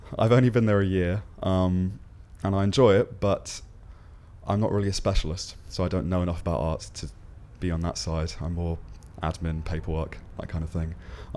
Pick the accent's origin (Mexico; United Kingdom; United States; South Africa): United Kingdom; South West England; now in London, United Kingdom; I'm recently 24 and I come from Devon, southwest of England.